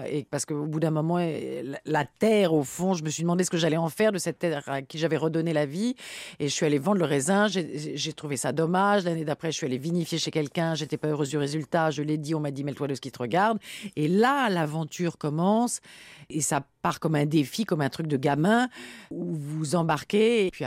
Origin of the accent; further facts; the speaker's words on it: Italy; French is a second language; now in France; Je suis pas arrivée un jour en disant, en conquérante, en disant je suis italienne, je vais devenir vigneronne. Non, j'arrive, je parle cette langue et j'aime ce pays